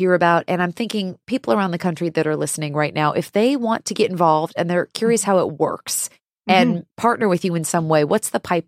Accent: Seattle, Washington, United States; I was born and raised in Seattle, beautiful city.

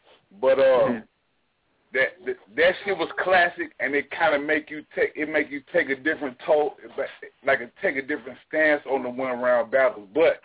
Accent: St. Louis, Missouri, United States; Like, I'm from St. Louis, so I feel bad.

